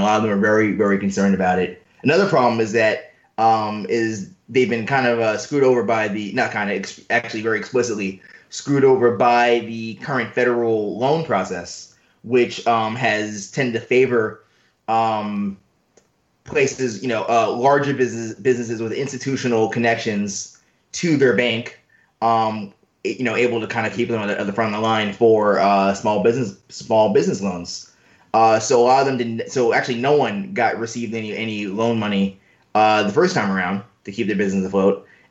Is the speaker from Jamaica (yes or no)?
no; New York City, New York, United States; as a native New Yorker, I'm not from the South Bronx